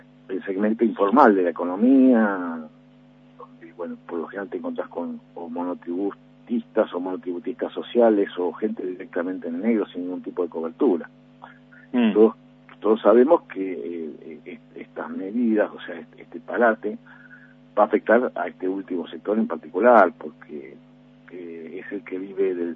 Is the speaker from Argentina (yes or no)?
yes; Argentina; para nosotros somos argentinos y como tales tenemos la obligación de cuidarnos entre nosotros